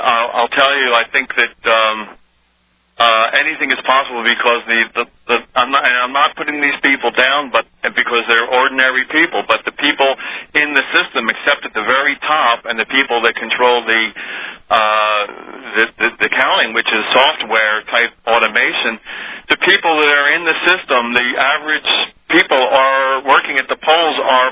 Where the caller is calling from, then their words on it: Philadelphia, Pennsylvania, United States; I'm calling from Philadelphia, actually.